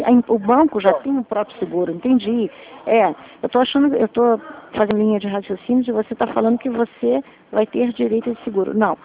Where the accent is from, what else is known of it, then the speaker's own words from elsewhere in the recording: Saquarema, Rio de Janeiro, Brazil; Minha terra. Saquarema é minha terra, mas eu tô quase todo final de semana aí.